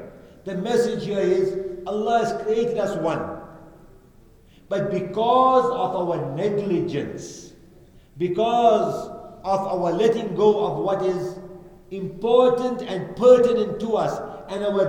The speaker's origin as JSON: {"language": "English", "country": "South Africa", "said": "I mean, I'm from South Africa, we know who rules South Africa."}